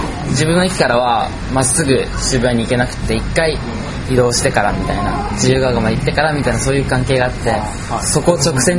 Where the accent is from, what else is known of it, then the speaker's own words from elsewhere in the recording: Kanazawa, Ishikawa, Japan; now in Tokyo, Japan; 出身は金沢市です。石川県金沢市です。で、東京に来て、まあ、3、4ヶ月経つんですけど。